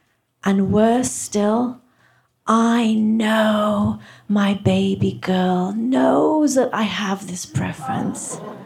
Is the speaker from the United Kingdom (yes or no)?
yes; England, United Kingdom; So when I was growing up in England, I lived with my extended family of 11 people, and we ate in 2 sittings.